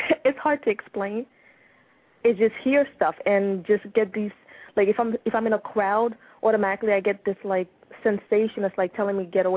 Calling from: Florida, United States; I'm calling from Florida.

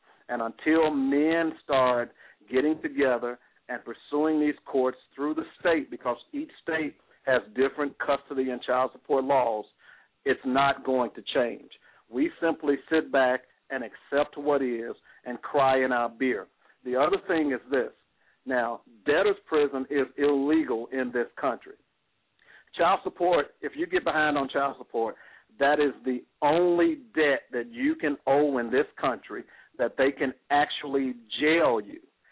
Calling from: Tennessee, United States; I'm calling you from Tennessee

